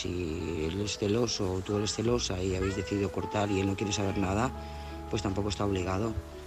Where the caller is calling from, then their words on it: Lloret de Mar, Catalonia, Spain; de Llores de Mar